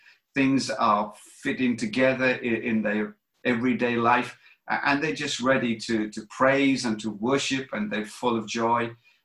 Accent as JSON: {"language": "English", "country": "United Kingdom", "said": "or I say partly because we're all British"}